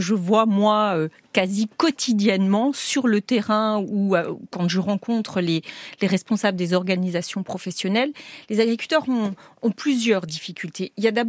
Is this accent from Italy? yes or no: no; Grand Est, France; Moi, je suis alsacienne. Nous avons la frontière en Alsace avec l'Allemagne.